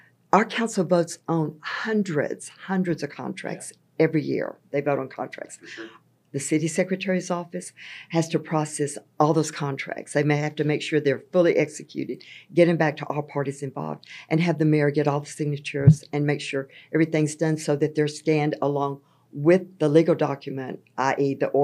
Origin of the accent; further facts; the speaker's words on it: Atlanta, Texas, United States; also born or lived in Pasadena, Texas; Okay, well, I was born in Northeast Texas, grew up in Atlanta, Texas, and I lived in Pasadena for many, many years.